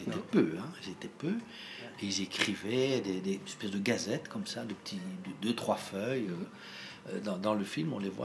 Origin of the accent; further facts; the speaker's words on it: Belgium; mais je veux dire, chez nous, en Belgique